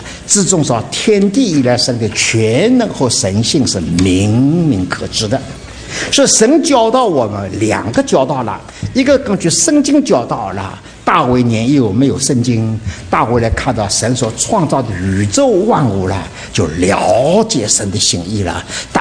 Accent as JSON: {"language": "Chinese", "country": "China", "said": "那我们中国人有好多的诗"}